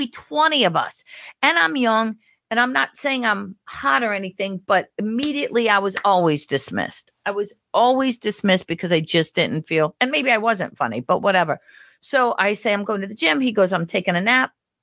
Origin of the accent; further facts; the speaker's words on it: Cleveland, Ohio, United States; So if I was staying, I'm from Cleveland.